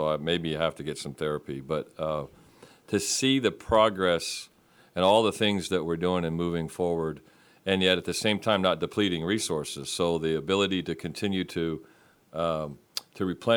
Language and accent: English; Pennsylvania, United States; moved away; you know, I'm from Northwest Pennsylvania, and I've been here 40 years, and every year about this time of year, I start to miss the leaves and the crisp air.